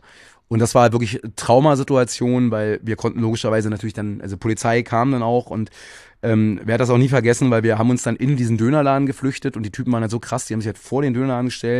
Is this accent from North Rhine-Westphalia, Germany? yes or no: no; Berlin, Germany; ich bin im Osten von Berlin groß geworden. Als ich Teenie war, da war das gang und gäbe